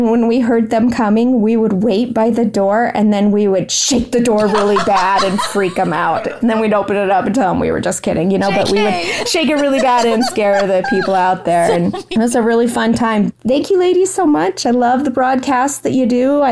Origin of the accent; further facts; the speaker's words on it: Alaska, United States; also born or lived in Utah; I'm from Alaska.